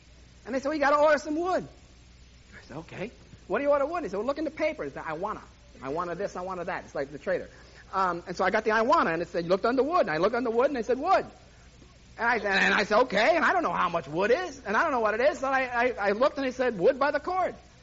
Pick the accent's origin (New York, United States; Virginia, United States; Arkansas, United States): New York, United States; I don't need you. I'm from New York. I'll figure out a way.